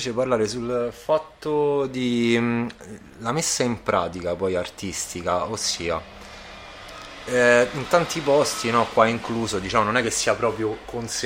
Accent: Rome, Lazio, Italy; Io sono di Roma, anche a Roma, soprattutto negli ultimi 20 anni

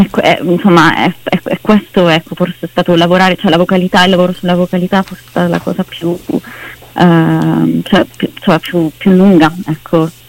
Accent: Palermo, Sicily, Italy; Io sono palermitana.

